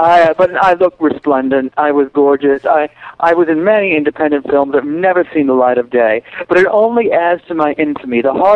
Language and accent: English; New York City, New York, United States; born there; I was not born in Tennessee. I was born here in New York City.